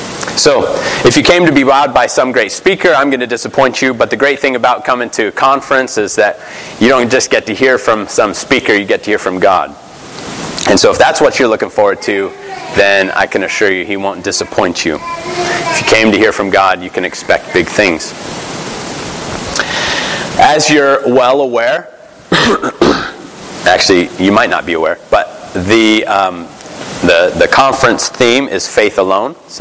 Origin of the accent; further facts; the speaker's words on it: Phoenix, Arizona, United States; I grew up in Phoenix, which is in the Pacific Coast Presbytery. Yep. And so first 18 years of my life was spent in this presbytery.